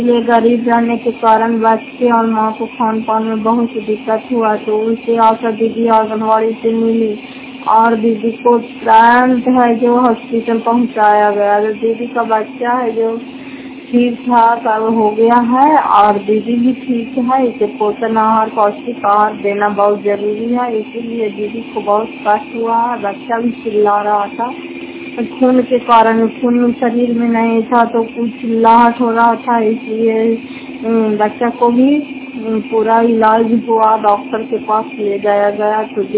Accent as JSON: {"language": "Hindi", "town": "Fatehpur", "region": "Bihar", "country": "India", "said": "घर फतेहपुर पंचायत मकौता जिला नालंदा प्राकृतिक ब्लॉक की निवासी हूँ।"}